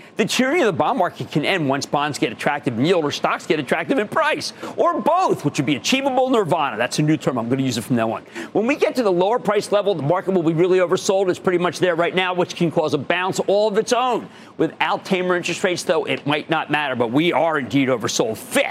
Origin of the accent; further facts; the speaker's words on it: Pennsylvania, United States; I'm going to Keith, my home state of Pennsylvania.